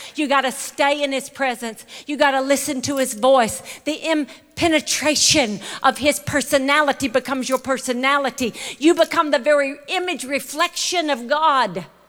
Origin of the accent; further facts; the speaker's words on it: Mississippi, United States; I'm from Choctaw County, Mississippi, grew up wearing flour sack dresses on a dirt road.